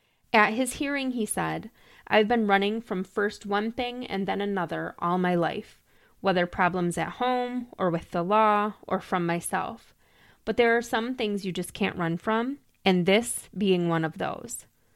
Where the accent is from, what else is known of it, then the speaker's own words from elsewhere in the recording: Lansing, Michigan, United States; Matthew Lillard was actually born in my hometown of Lansing, Michigan.